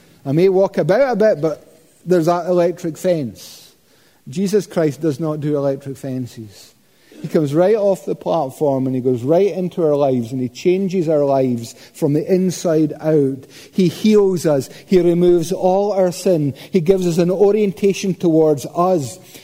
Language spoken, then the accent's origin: English; Scotland, United Kingdom; Don't worry, I'm Scottish, I wouldn't do it.